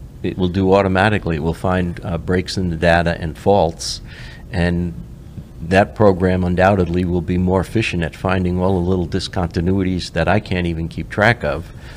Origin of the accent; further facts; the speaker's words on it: New York, United States; The oil industry, when I was growing up in the New York metro area, all the big companies were centered up there.